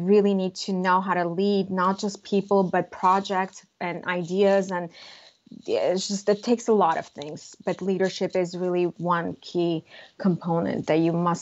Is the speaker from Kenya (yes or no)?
no; Yerevan, Armenia; So I grew up in Armenia, in Yerevan, and at the time in the communist society.